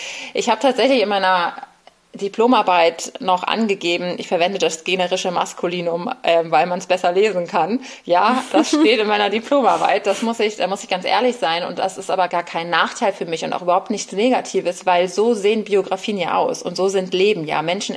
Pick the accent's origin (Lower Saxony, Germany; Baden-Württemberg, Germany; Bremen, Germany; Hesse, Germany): Bremen, Germany; moved away as an adult; now in Berlin, Germany; Ich bin in Bremen aufgewachsen und meiner ersten großen verflossenen Liebe nach Berlin hinterhergezogen.